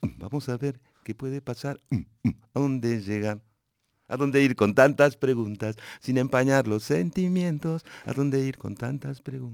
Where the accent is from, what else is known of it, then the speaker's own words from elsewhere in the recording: La Plata, Buenos Aires Province, Argentina; Sí, nací en La Plata, pero mi papá peruano, que vino a estudiar medicina